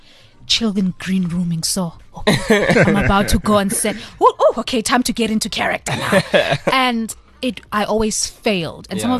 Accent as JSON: {"language": "English", "town": "Johannesburg", "region": "Gauteng", "country": "South Africa", "tie": "born or raised there", "said": "I was raised in Yeovil, Hillbrow."}